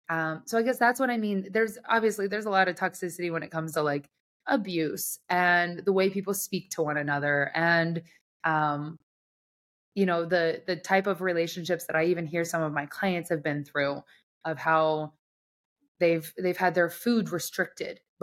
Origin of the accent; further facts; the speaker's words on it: Nebraska, United States; I joke that I grew up in Nebraska.